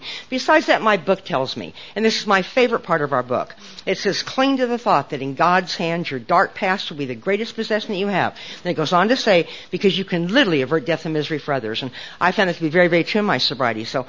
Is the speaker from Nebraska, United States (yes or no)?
yes; Nebraska, United States; born or raised there